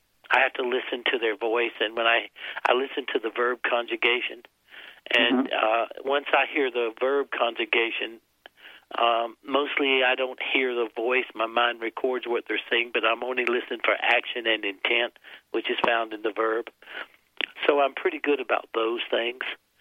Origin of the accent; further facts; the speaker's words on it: South Carolina, United States; I grew up in the South basically as a jerk.